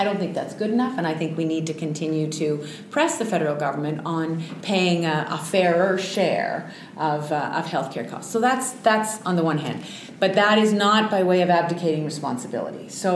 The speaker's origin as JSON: {"language": "English", "region": "Ontario", "country": "Canada", "said": "as an Ontarian and as a Canadian"}